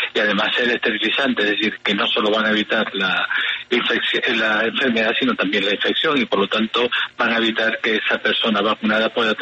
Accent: Spain; permítame que les hable sobre todo de la que se está desarrollando en mi país, en España

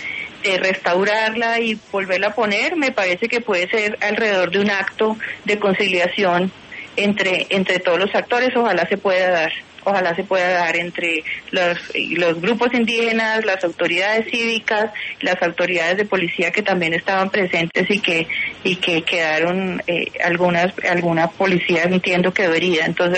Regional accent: Cali, Valle del Cauca, Colombia; Yo soy de Cali, para mí esa referencia es importante

